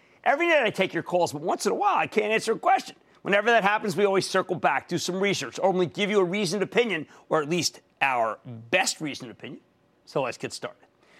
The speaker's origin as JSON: {"language": "English", "region": "Pennsylvania", "country": "United States", "tie": "born or raised there", "said": "Ken, in my home state of Pennsylvania"}